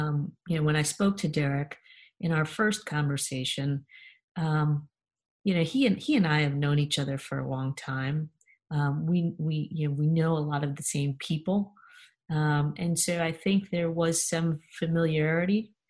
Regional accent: New York, United States; You know, I grew up in New York, so I definitely understand that feeling.

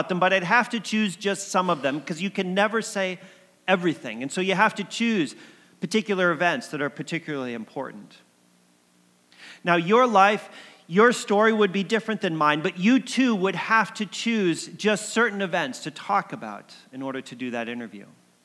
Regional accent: Connecticut, United States; now in Alaska; growing up in Connecticut, about meeting Suzanne, who became my wife, about a big move across the country all the way to Alaska

